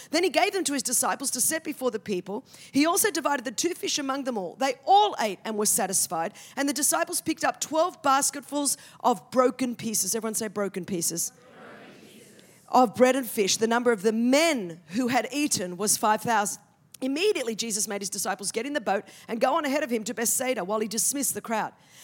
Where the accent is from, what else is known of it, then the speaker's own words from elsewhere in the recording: Australia; And I'm from Australia, where we speak the Queen's English.